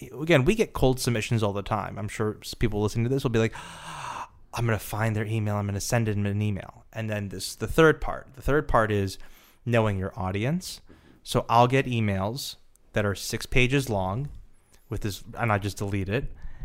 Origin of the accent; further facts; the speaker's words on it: Nebraska, United States; I'm from Nebraska.